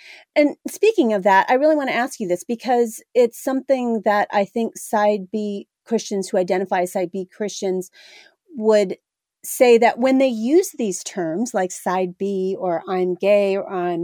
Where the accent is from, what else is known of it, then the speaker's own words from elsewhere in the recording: California, United States; now in Southern United States, United States; I moved from California to the South. There's nothing more different than that. And the way they do church here compared to the way they do church where I was from is completely different.